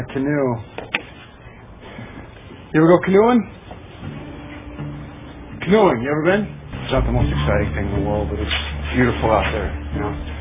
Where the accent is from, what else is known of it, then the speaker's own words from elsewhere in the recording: Wilmington, United States; I'm from Wilmington. We used to come here quite a bit when I was a kid.